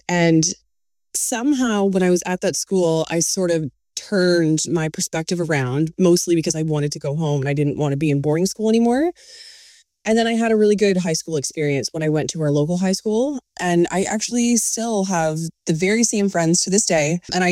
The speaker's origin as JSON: {"language": "English", "town": "Lively", "region": "Ontario", "country": "Canada", "said": "So I'm from Northern Ontario, and I'm from a very, very small town called Lively."}